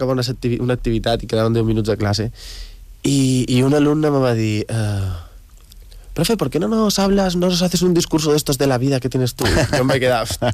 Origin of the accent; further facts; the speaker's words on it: Barcelona, Catalonia, Spain; jo venc de Barcelona i el meu barri de Barcelona també era un barri molt obrer, molt Sant Andreu